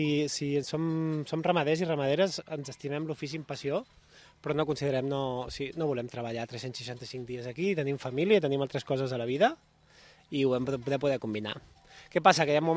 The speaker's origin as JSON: {"language": "Catalan", "town": "Ripollet", "region": "Catalonia", "country": "Spain", "tie": "born or raised there", "also_born_or_lived": "Barcelona", "said": "Jo sóc de prop de la capital, jo sóc nascut a Barcelona, criat a Ripollet, però després he voltat, a la que vaig sortir de casa ja no hi vaig tornar."}